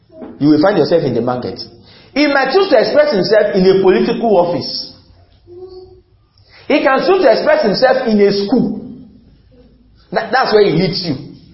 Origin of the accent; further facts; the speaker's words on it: Ife, Osun, Nigeria; I was born in Ife, I grew in Ife, I schooled in Ife. Oh God, when will I go out of Ife?